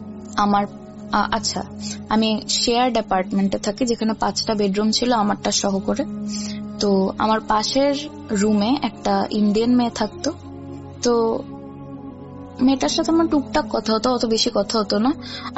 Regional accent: Bangladesh; moved away; আমি যে কান্ট্রিটা থাকি ওটা হচ্ছে বেশ ঠান্ডার একটা দেশ, তো আমরা যেহেতু বাংলাদেশের মানুষ আমাদের ওয়েদার মোটামুটি একটু গরম থাকে

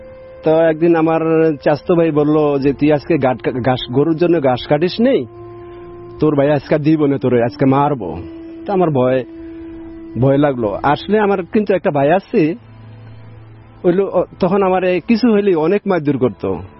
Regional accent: Fatullah, Dhaka Division, Bangladesh; আমি নারায়ণগঞ্জ ফতুল্লা থেকে আসছি।

